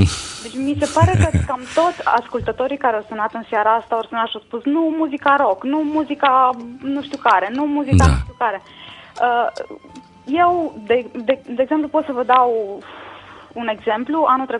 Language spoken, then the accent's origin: Romanian; Arad, Arad County, Romania; și sunt din Arad.